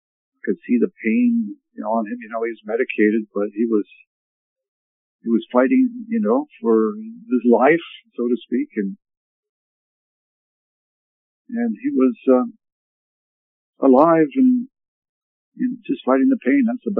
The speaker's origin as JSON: {"language": "English", "town": "Fredericton", "region": "New Brunswick", "country": "Canada", "tie": "born or raised there", "also_born_or_lived": "Ontario", "lives_now": "United States", "said": "growing up in Nashwauksis, Fredericton, New Brunswick, Canada. I'm a Canadian citizen and an American citizen, both. I was born and raised in Canada. I lived in New Brunswick"}